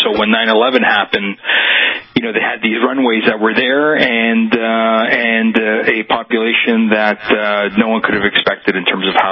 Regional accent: Toronto, Ontario, Canada; I'm born and bred in Toronto, Ontario, Canada. My parents came from Italy

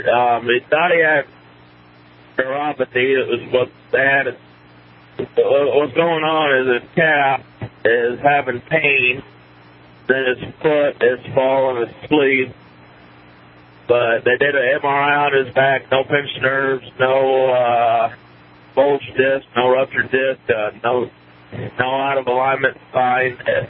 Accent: Nebraska, United States; I'm from Nebraska.

